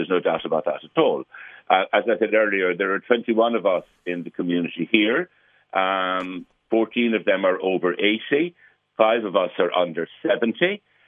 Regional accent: Limerick, Munster, Ireland; So it was a huge phenomenon in Limerick in my growing up. I'm from Limerick myself.

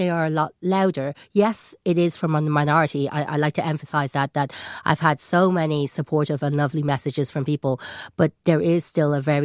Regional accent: Ireland; No, I think they my voters were regarding me as an Irish-born and bred individual.

